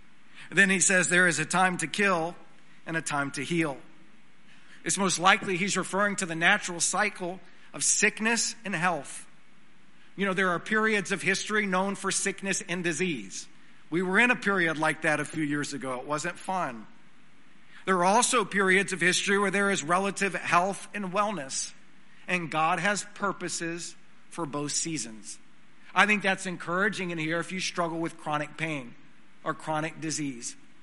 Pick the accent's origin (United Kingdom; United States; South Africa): United States; Odessa, Texas; born there; It was no accident that I was born on July the 13th, 1983, in Odessa, Texas